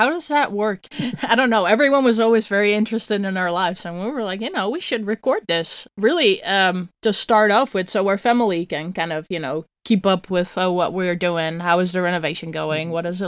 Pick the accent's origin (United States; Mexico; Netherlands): Netherlands; English is a second language; moved away; also born or lived in Switzerland; Growing up in Holland, it never really felt like home. Even though I'm obviously Dutch.